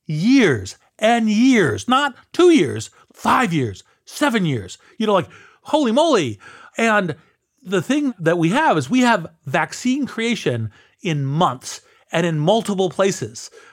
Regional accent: United States; Let me just speak as an American here

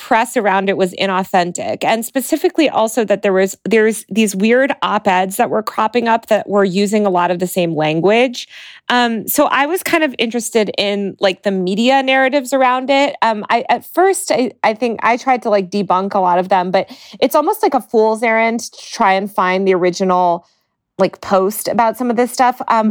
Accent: Denver, Colorado, United States; I saw the Denver Post, which is my hometown newspaper

